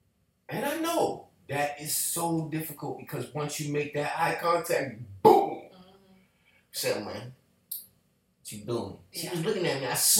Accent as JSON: {"language": "English", "region": "New York", "country": "United States", "said": "I'm from New York. What do I look like telling them good morning? Because I say good morning to people."}